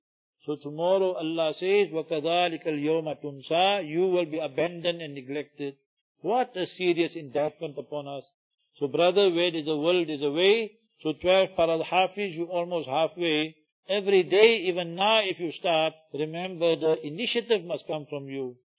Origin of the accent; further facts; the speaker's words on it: Heidelberg, Baden-Württemberg, Germany; English is a second language; I had to lecture in my hometown, this is many years ago, 30 years ago, or so 25 years ago. There's non-Muslims, they saw a film or a video or something on Hajj and a pelting. So they asked the people in Heidelberg that time.